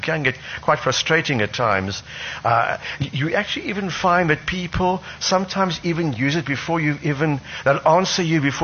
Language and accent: English; Cape Province, South Africa; born there; I was born in the Cape province.